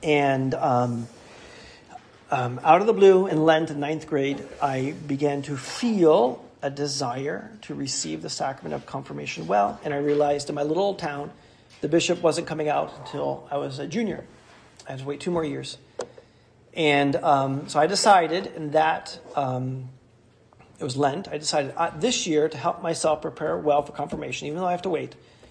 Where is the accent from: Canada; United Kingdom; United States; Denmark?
United Kingdom; England; We're English, so it's boring.